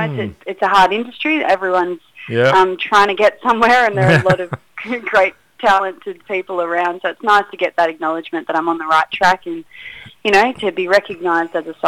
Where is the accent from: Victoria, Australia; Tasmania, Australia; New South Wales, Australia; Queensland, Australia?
New South Wales, Australia; Mount Russell; one of the first songs I ever wrote was about growing up in Mount Russell on the farm